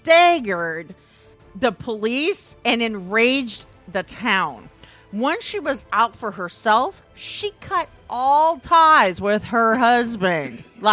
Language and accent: English; Midwest, United States; Honey, no. I'm from the Midwest.